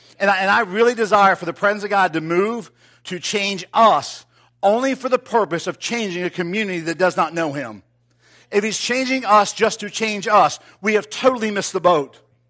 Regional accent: Ocean City, United States; I grew up in Ocean City. Anybody know about Ocean City? Great place to grow up

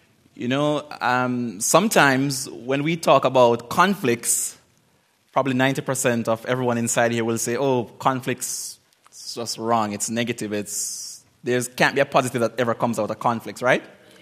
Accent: Central Jamaica, Jamaica; I'm from Jamaica, by the way, Central Jamaica. So I don't speak the real bad patois or broken English.

